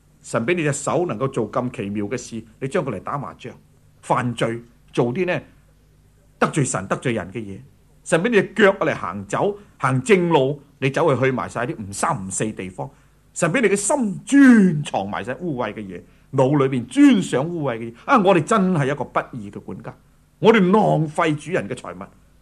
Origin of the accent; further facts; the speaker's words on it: Guangdong, China; 我哋广东人话佢大卖大包